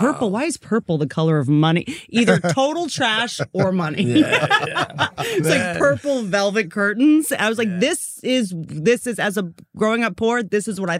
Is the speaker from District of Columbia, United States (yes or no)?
yes; Washington, District of Columbia, United States; also born or lived in Roanoke, Virginia; I'm from Washington, D.C. I grew up half Washington, D.C., half a rural town in Virginia called Roanoke, Virginia.